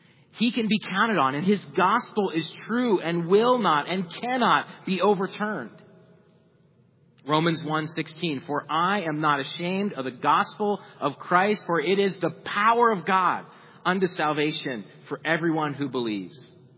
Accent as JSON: {"language": "English", "region": "Pennsylvania", "country": "United States", "lives_now": "Cleveland, United States", "said": "I'm from Pennsylvania, and I have enjoyed getting to know Ohio."}